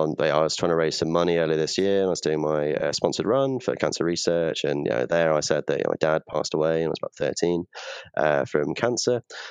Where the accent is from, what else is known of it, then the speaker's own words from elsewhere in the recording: Iver, South East England, United Kingdom; also born or lived in Uxbridge; So I grew up around just outside of Slough in a village called Iver.